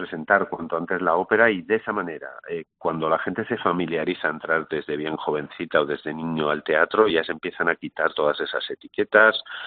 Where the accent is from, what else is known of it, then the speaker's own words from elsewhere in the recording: Asturias, Spain; also born or lived in Barcelona / Madrid / San Sebastián; yo soy asturiano, yo he estado 21 años fuera, he vivido en Barcelona, en Madrid, en San Sebastián y no cambio esto por nada.